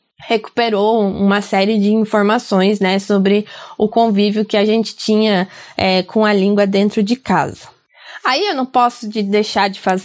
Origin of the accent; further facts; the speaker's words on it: Pato Branco, Paraná, Brazil; now in Curitiba, Brazil; eu saí de Pato Branco já há muito tempo, né, e eu já nem tenho mais tantas marcas também, nem do meu, da minha variedade de patobranquense, assim, né, eu fui ocultando meus daí, né, deixando eles bem escondidinho. Tô com um movimento, né, de falar mais parecido com a capital.